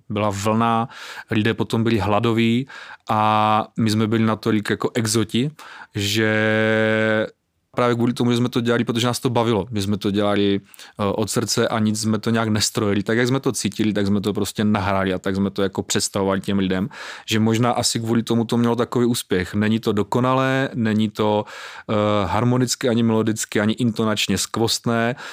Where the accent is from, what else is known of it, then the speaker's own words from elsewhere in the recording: Zlín Region, Czechia; A jsem sice teda z Valach, ale táta má kořeny na Jižní Moravě